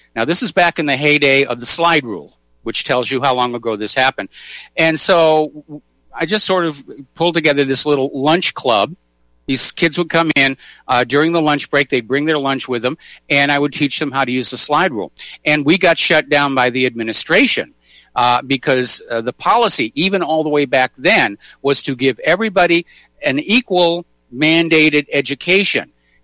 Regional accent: New Hampshire, United States; they reminded me so much of family and friends that I knew when I was growing up in New Hampshire.

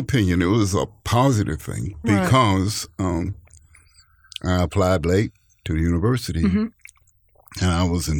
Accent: Fayetteville, North Carolina, United States; Because I'm from Fayetteville, North Carolina.

